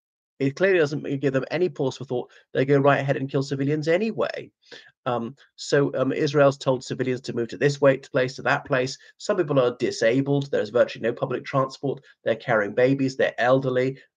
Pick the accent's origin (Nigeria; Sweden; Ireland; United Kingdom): Ireland; I'm extremely proud as an Irishman, the Republic of Ireland